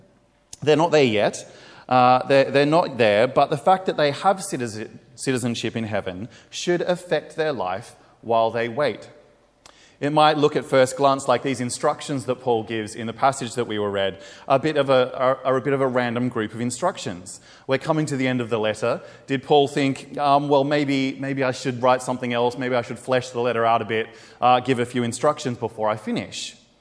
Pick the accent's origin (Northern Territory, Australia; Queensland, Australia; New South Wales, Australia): New South Wales, Australia; Wagga Wagga; born there; I was born in Wagga Wagga. The fact that I have citizenship in Australia affects my life even though I'm not there.